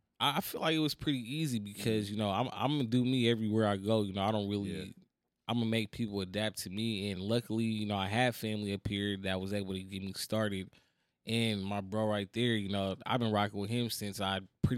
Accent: Oakland, California, United States; Man, just growing up in Oakland.

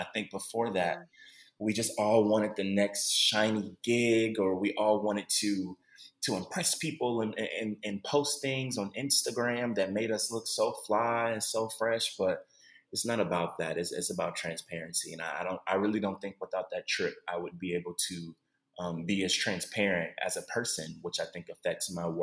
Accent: Cleveland, Ohio, United States; I'm actually I'm born and raised in Cleveland, Ohio.

